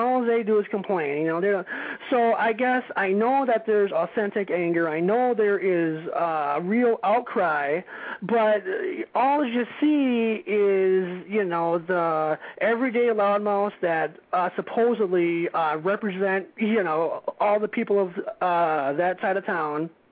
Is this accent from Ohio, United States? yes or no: no; St. Paul, Minnesota, United States; I am a 31-year-old white male, born and raised in St. Paul. And so a lot of us who are from here, either, St. Paul kids or Minneapolis kids, on one side of the river or the other.